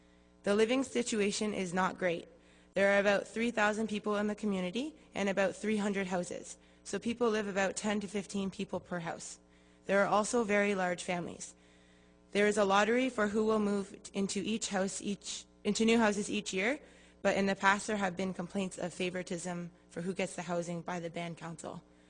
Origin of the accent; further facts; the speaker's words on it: Canada; As a Canadian